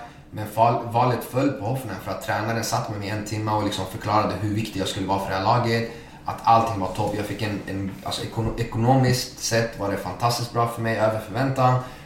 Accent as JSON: {"language": "Swedish", "town": "Örebro", "region": "Örebro County", "country": "Sweden", "tie": "born or raised there", "said": "jag växte upp i Örebro och min dröm var ju att spela i Örebro."}